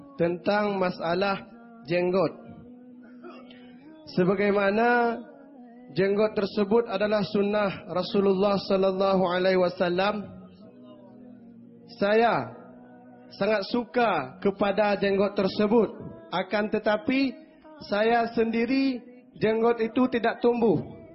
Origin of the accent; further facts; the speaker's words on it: Indonesia; میں انڈونیشیا سے ہوں.